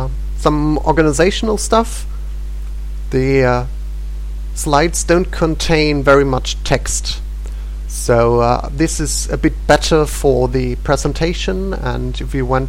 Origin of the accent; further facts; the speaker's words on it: Germany; English is a second language; I'm from Germany.